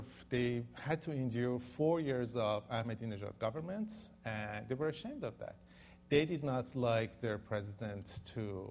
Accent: Canada; I'm just Canadian.

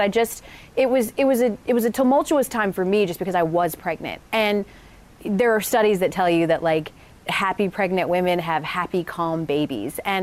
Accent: Georgia, United States; You know, I know I'm from Georgia.

